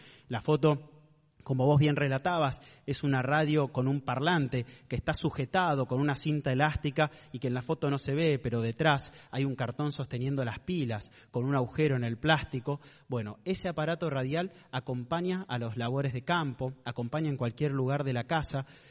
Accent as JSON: {"language": "Spanish", "region": "Buenos Aires", "country": "Argentina", "said": "yo como porteño"}